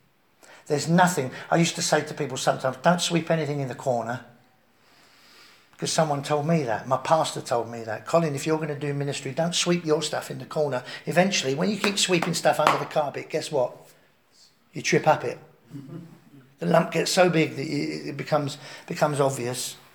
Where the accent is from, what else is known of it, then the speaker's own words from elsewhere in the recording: London, United Kingdom; I'm from the East End. And sometimes I just say it as it is.